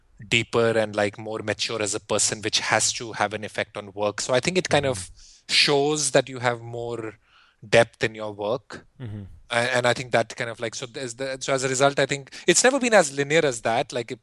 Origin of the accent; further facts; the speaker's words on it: northern India, India; also born or lived in Delhi; I grew up in Northern India, up in the Himalayas for a good part of my childhood